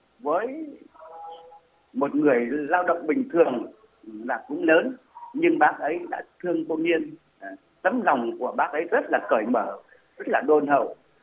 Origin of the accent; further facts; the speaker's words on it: Northern Vietnam, Vietnam; Khi tôi là người miền Bắc nên tôi trở ra Bắc, tôi bước xuống sân bay